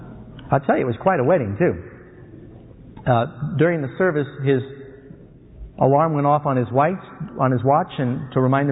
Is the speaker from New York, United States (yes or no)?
yes; New York City, New York, United States; Growing up in New York City, Falcon and I would often have Mom's friends over to the house.